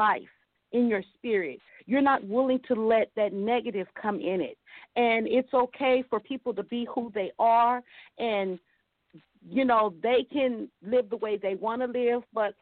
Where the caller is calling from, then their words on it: Compton, California, United States; I'm calling from Compton, California.